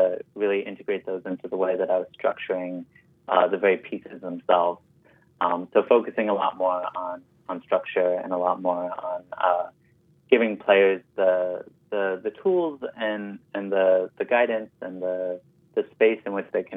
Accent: Washington, District of Columbia, United States; And I grew up in Washington, D.C., in a predominantly Salvadorian and Black community.

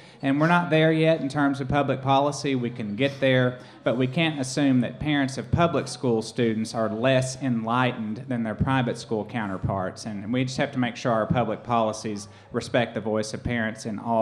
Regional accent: Marietta, Oklahoma, United States; I'm from rural Oklahoma. Probably couldn't tell that by my accent. But I'm from Marietta. So when I graduated high school, there were 49 kids in my class

